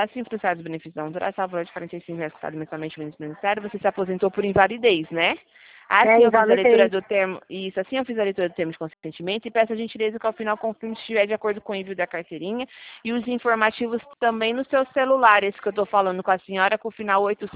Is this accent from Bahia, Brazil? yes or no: no; Presidente Prudente, São Paulo, Brazil; Eu sou de Prudente.